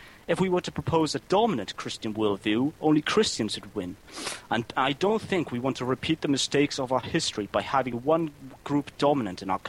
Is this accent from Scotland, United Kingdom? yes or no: no; Wales, United Kingdom; I'm from Wales